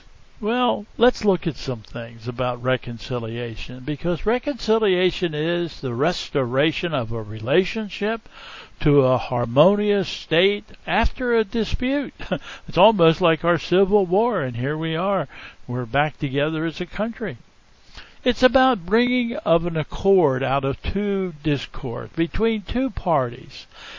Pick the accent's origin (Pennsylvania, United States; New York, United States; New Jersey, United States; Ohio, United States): Pennsylvania, United States; Now, most of you know I'm from Pennsylvania.